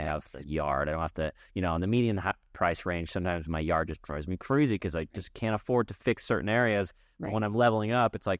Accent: Payson, Utah, United States; I'm from Payson, Utah

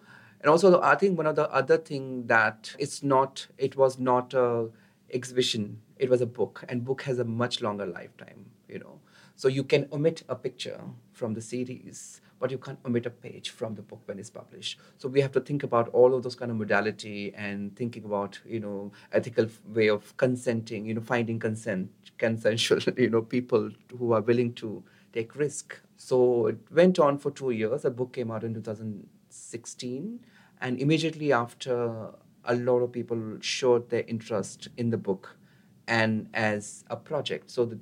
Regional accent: Delhi, India; English is a second language; we both born and brought up in Delhi. I was living there in Delhi.

